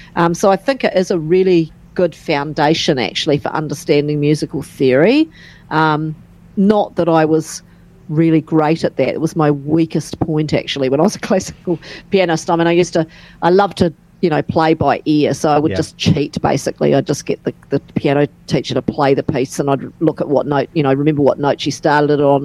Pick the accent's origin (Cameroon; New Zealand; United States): New Zealand; Nelson; So we're both from Nelson, New Zealand